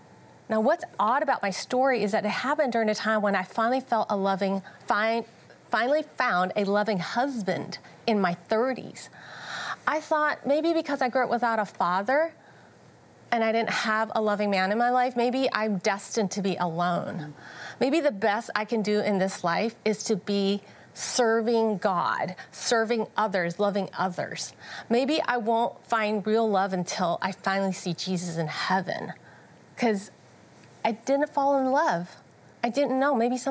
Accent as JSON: {"language": "English", "country": "United States", "tie": "born there", "said": "my parents emigrated here from Hong Kong, and I was born in Chinatown."}